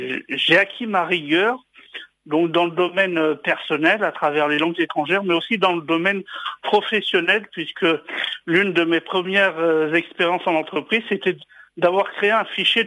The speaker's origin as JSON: {"language": "French", "town": "Lyon", "region": "Auvergne-Rhône-Alpes", "country": "France", "tie": "born there", "lives_now": "Antibes, France", "said": "Oui, je suis né à Lyon en effet. Il y a presque 50 ans."}